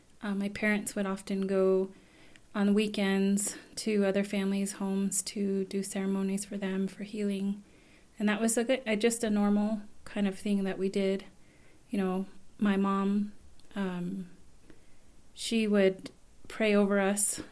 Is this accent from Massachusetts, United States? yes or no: no; Waterflow, New Mexico, United States; I grew up in Waterflow, New Mexico with my mom and my stepdad